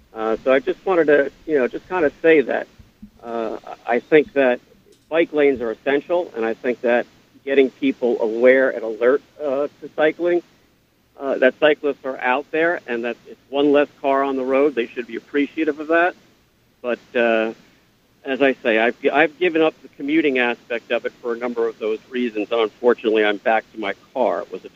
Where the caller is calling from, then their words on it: New Brunswick, New Jersey, United States; I'm calling from New Brunswick, New Jersey.